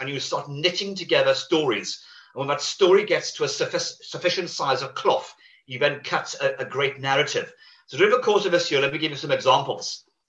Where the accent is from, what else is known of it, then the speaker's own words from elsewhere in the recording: Wales, United Kingdom; born there; And even though I'm Welsh by birth, I'd say the luck of the Irish has been with me